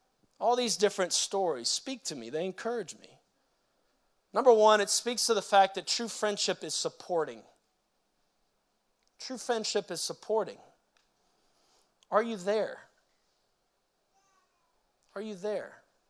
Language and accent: English; New Orleans, Louisiana, United States; I grew up in New Orleans, but we were always on the road because my dad was a revival preacher.